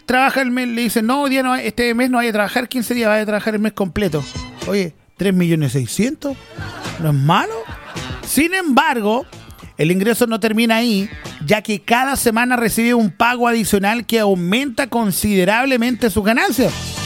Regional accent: Chile; Yo nunca trabajé en eso en mi vida, güey. Como buen chileno, ¿no?

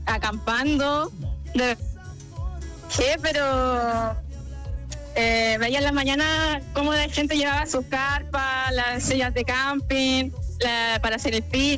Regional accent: Chile; moved away as an adult; also born or lived in Denmark / Germany; now in Australia; Yo salí hace 2 años de Chile, yendo solamente a Dinamarca y ahora estoy acá.

